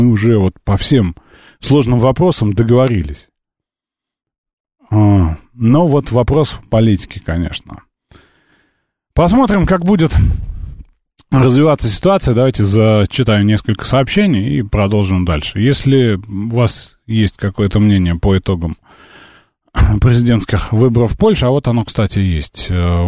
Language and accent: Russian; Moscow, Russia; ездом с Москвы, а ездом с России, это по-польски, я из России, я из Москвы.